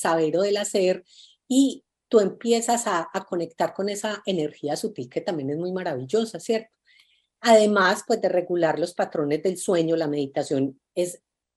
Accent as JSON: {"language": "Spanish", "country": "Colombia", "lives_now": "Los Angeles, United States", "said": "me siento habitante del mundo, aunque soy colombiana. Resido en Los Ángeles, me siento habitante del mundo, me gusta conocer muchas culturas, viajar"}